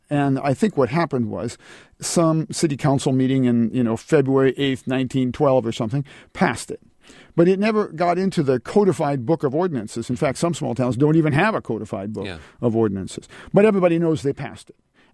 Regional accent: Decatur, Illinois, United States; growing up in Decatur, I kind of knew where Villa Grove was

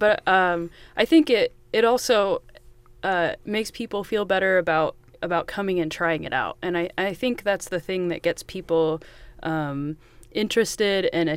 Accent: Danville, Illinois, United States; also born or lived in El Paso; now in Champaign, United States; Sure. I grew up in Danville, and Chuck was a teacher of mine at Danville High School. And then I came here to Champaign to study music ed at the U of I.

